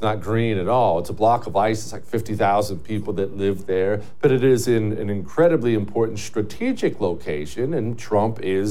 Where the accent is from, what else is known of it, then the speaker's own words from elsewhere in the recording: Montana, United States; I grew up in Montana and just they were happening all around. I was always fine, but they're always part of life there.